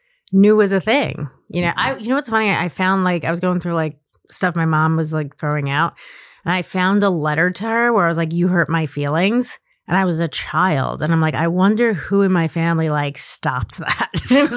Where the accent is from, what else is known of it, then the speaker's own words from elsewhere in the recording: New York, United States; I don't know if it's like being a New Yorker or where I grew up, but we kind of all had that same sense of humor.